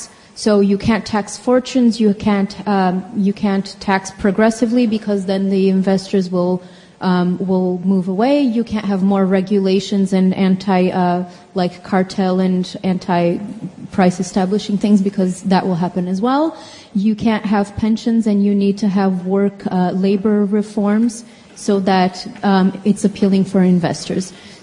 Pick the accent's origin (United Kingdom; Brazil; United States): Brazil; I'm from Brazil, and it felt like you were basically presenting about my country as well